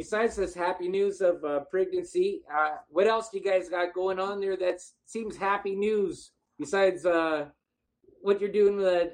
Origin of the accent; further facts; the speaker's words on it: Los Angeles, California, United States; born there; I was born in East LA, never